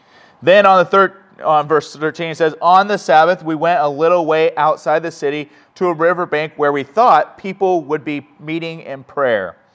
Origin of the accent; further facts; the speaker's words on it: California, United States; We're both from the United States. We're both from California.